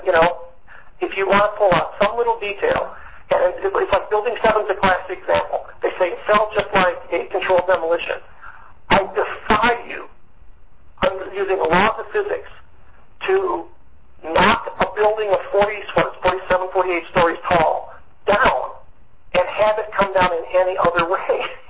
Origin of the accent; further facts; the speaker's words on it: Ann Arbor, Michigan, United States; I grew up in Ann Arbor, Michigan, so I'm kind of familiar with that.